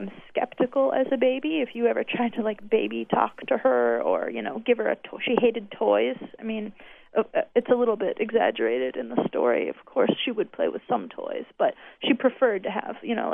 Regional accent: Pahrump, Nevada, United States; My partner, Derek Palacio, who's also a writer, he and I are starting it in my hometown in Pahrump, Nevada

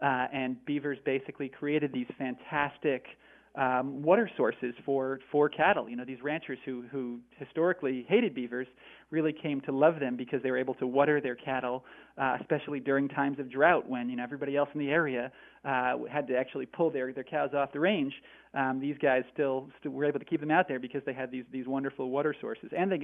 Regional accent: Northeast, United States; I mean, I grew up in the Northeast, and now I live in the Northwest.

